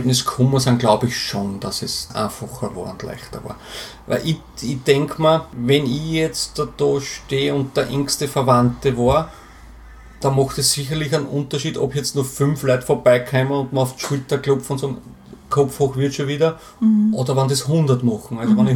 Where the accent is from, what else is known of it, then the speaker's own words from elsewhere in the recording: Burgenland, Austria; ich komme aus dem Burgenland und bin normalerweise schon alle 2 Wochen unten bei meinen Eltern